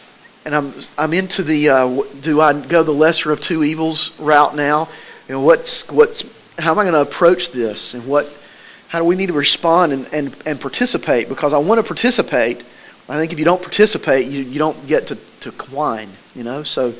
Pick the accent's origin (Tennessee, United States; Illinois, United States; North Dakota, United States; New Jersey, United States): Tennessee, United States; the kind of houses we build around here and in the place where I grew up in East Tennessee don't do well.